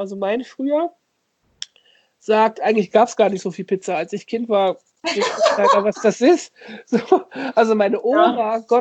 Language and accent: German; Lower Saxony, Germany